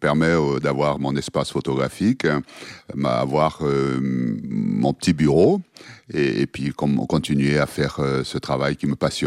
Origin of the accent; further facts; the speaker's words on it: Douala, Littoral, Cameroon; Oui, je suis de Douala